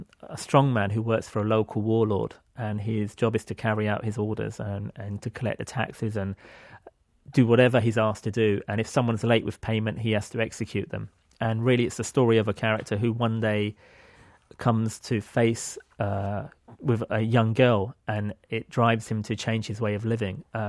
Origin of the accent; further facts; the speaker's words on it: London, United Kingdom; I'm from Britain. I'm a Londoner, born and bred there.